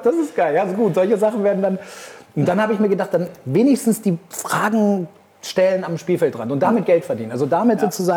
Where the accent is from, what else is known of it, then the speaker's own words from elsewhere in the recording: Argentina; und ich bin ja in Argentinien aufgewachsen.